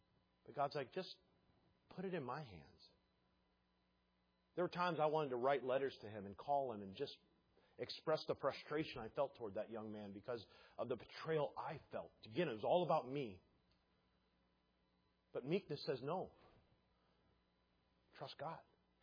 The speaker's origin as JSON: {"language": "English", "town": "Chicago", "region": "Illinois", "country": "United States", "tie": "born or raised there", "lives_now": "Everett, United States", "said": "Which to me, I grew up in Chicago, so I'm like, oh, this is suburbs, man."}